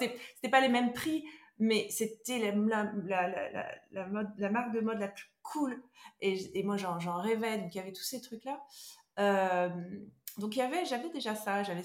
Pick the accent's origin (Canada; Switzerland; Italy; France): France; Corsica; il y avait un côté qui me rappelait un peu là d'où je venais, de Corse